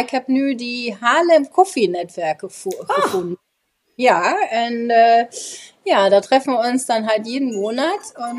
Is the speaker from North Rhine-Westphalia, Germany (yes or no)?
yes; Essen, North Rhine-Westphalia, Germany; Aus dem Ruhrpott, aus Essen.